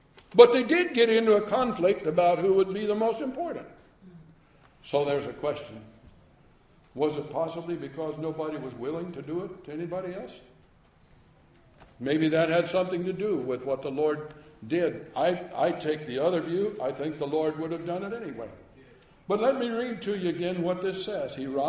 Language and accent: English; United States; I'm an American. I find it very offensive. I've been raised from the time I could breathe air nearly to believe that we're all equal.